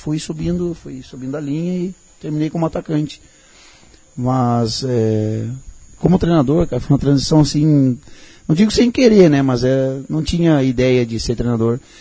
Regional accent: São Leopoldo, Rio Grande do Sul, Brazil; Sou de São Leopoldo, Rio Grande do Sul.

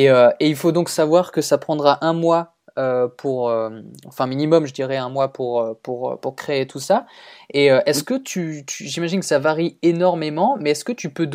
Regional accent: Strasbourg, Grand Est, France; Je me demandais d'où c'était cet accent. Alors moi, je

